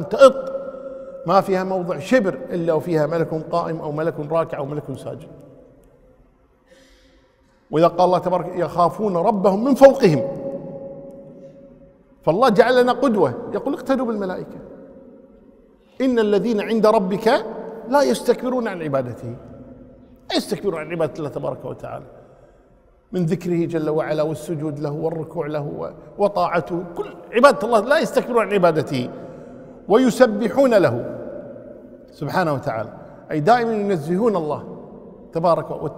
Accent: Kuwait; في كثير من المناطق عندنا في الكويت الآن يخطب الجمعة قبل الوقت بعشر دقائق

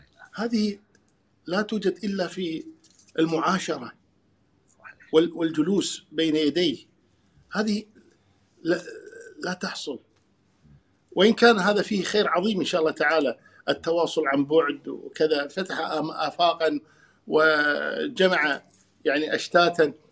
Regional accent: Kuwait; يعني يأتون على كفالتنا مثلا إلى بلادنا الكويت، هنا ساكن

